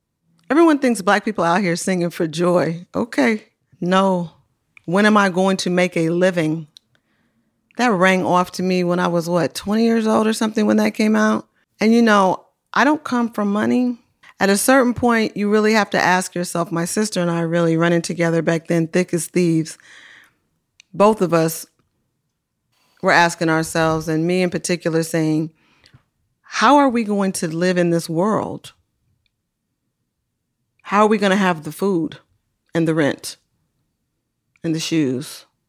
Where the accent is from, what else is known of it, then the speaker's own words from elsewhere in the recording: Oakland, California, United States; I'm not a Detroit scholar. I come from Oakland.